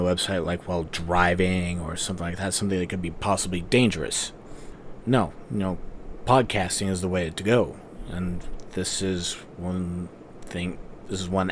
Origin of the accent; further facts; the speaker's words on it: United States; Now, you probably had no idea that I actually had a voice, but this is it, and yes, I am an American.